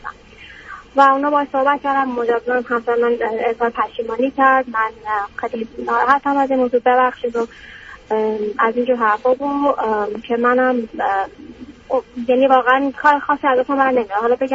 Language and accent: Persian; Iran; moved away as an adult; now in United States; ما بعد از ازدواجمون بلافاصله مهاجرت کردیم، از ایران اومدیم بیرون